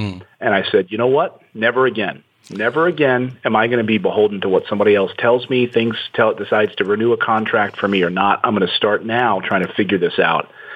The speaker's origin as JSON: {"language": "English", "town": "Reading", "region": "Pennsylvania", "country": "United States", "tie": "born or raised there", "also_born_or_lived": "Philadelphia / Cherry Hill, New Jersey", "said": "I was born outside of Philadelphia, so in the city, and then we moved out to Cherry Hill, New Jersey, and then into Reading, Pennsylvania. So I spent my high school years in junior high and elementary in Reading, Pennsylvania."}